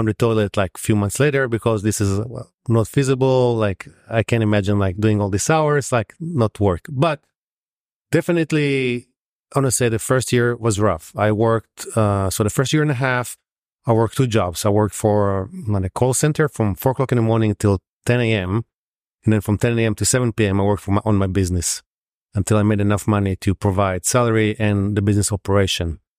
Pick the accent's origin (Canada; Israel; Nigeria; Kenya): Israel; moved away as an adult; now in Austin, United States; I'm originally from Israel. I moved here, let me see now, it's almost like 14 and a half years ago.